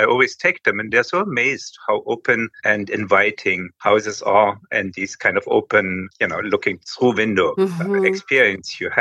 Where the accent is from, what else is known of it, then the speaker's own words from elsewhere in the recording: Germany; now in Venice; I come from Germany. I lived in many different places, but since the last 30 years, I'm in Venice.